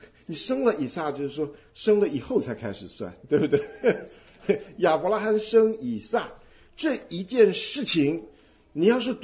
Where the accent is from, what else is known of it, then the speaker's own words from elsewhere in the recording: China; 写毛笔字呢，我们中国人讲说要写什么永字八法，对不对？